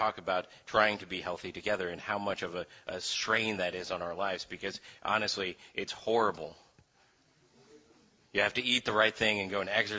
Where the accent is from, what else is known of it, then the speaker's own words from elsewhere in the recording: United States; I thought about that in terms of who I am as an American.